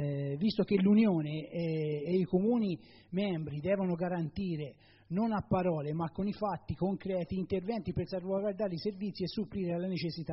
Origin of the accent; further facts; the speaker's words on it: Montefoscoli, Tuscany, Italy; quello di Montefoscoli, che è il mio paese